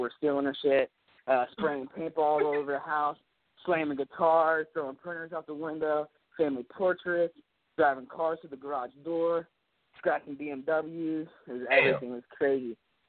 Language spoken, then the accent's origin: English; Hudson, Ohio, United States; also born or lived in Cincinnati; I'm from Hudson. I used to live down in Cincinnati.